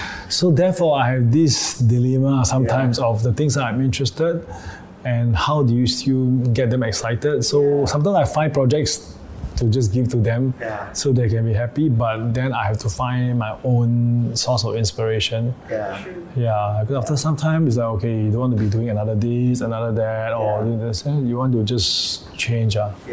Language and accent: English; Singapore; growing up in Singapore, I've kind of seen a lot of things that are interesting